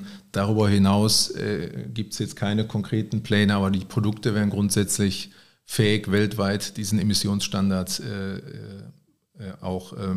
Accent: Rhineland, Germany; Ja, als Rheinländer muss ich jetzt erstmal bestätigen

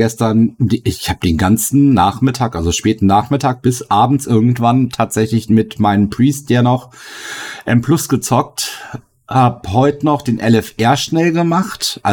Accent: Northern Germany, Germany; Und da merkt man, ich komme aus dem Norden halt irgendwie, ne?

